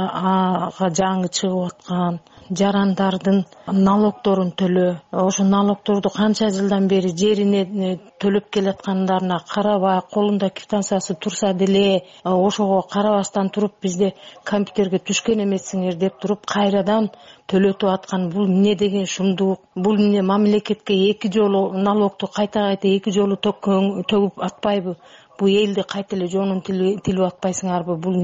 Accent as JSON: {"language": "Kyrgyz", "town": "Toktogul", "region": "Jalal-Abad Region", "country": "Kyrgyzstan", "said": "Бир көйгөйүм бар, мен өзү Токтогулдан болом, өзүм пенсионер"}